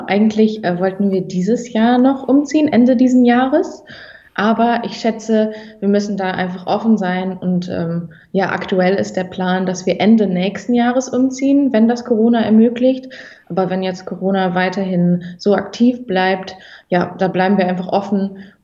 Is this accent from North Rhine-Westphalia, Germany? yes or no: yes; Cologne, North Rhine-Westphalia, Germany; also born or lived in Vienna; ich komme doch eh aus Köln, ist doch eh Medienstadt in Deutschland